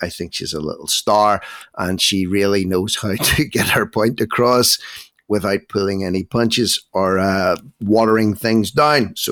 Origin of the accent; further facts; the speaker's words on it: Ireland; I'm sorry to say this, speaking as an Irishman, I'm watching the real concentrated, concerted demolition of Ireland at this point in time.